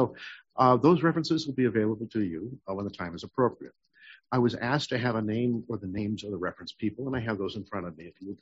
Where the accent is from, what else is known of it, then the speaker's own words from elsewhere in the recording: Nevada, United States; now in California, United States; born and raised in Nevada, I've been in California, so I get the difference between red, blue, and purple.